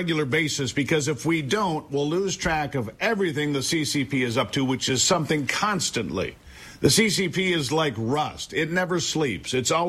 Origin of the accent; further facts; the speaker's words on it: Michigan, United States; here in my home state of Michigan